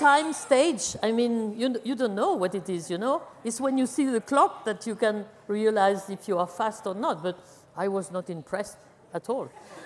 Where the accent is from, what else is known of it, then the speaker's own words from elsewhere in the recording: Grasse, Provence-Alpes-Côte d'Azur, France; English is a second language; My hometown is the capital of perfume, Grasse. And so we were growing roses and jasmine.